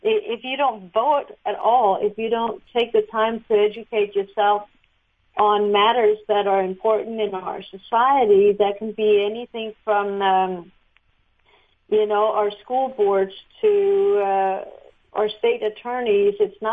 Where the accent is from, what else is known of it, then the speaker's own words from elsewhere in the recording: Denmark; moved away as an adult; also born or lived in Italy; now in United States; I grew up in Denmark, just as you said, and have lived 2 years in Italy.